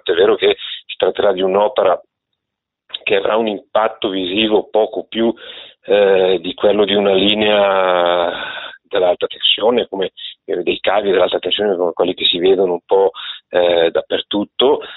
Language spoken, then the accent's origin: Italian; Vezza d'Oglio, Lombardy, Italy; Ricordiamoci che io sono nato e sono cresciuto a Vezza d'Oglio